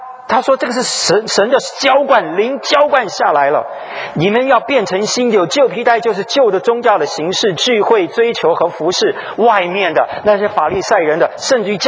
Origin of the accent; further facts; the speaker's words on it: China; 我们中国人隔了半个地球，又隔了这个两千年，笑话。